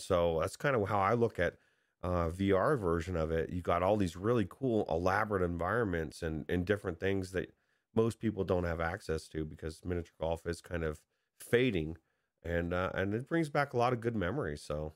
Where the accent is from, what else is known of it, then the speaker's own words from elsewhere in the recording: California, United States; I grew up in Southern California